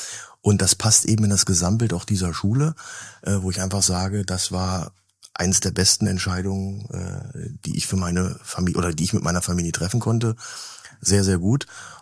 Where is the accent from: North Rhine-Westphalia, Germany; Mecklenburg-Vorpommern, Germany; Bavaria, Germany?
North Rhine-Westphalia, Germany; Bonn; Naja, ich komme ja nur aus Bonn, aus der Region da.